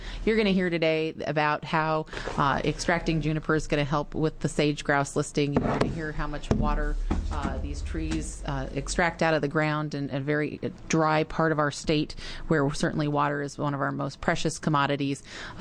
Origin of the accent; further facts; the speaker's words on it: Oregon, United States; I mean, I grew up in Oregon, born here, you know, raised in the Northwest. And I think we can all agree it's probably, and I've lived other places